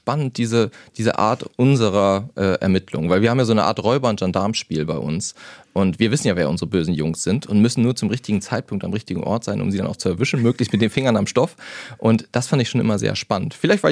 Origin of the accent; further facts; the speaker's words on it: Hamburg, Germany; Ich bin halt Hamburger, ne? Und ich bin hier geboren und ich war auch schon in vielen anderen Städten.